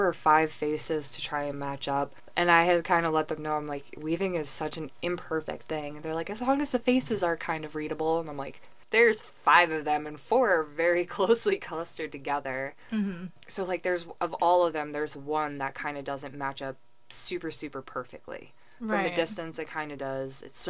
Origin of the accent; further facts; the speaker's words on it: New York, United States; because I grew up in the Hudson Valley. My dad helped refound that school